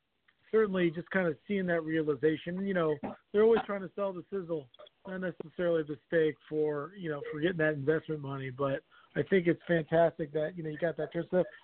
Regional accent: Hawaii, United States; I'm calling from the great state of Ohio today, but I am from Hawaii.

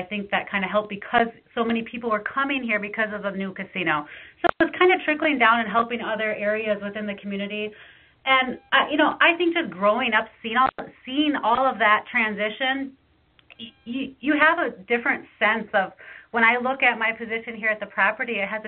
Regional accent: Ohio, United States; I mean, where I grew up in Ohio, it was all cornfields and farmers, and now I'm moving to a reservation

